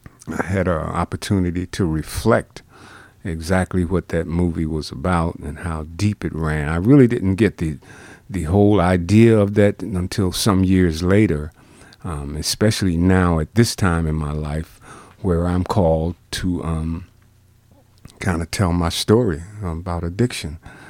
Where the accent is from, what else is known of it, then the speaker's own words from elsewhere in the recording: Newark, New Jersey, United States; it highlights my time as a youth growing up in Newark, New Jersey, up in Essex County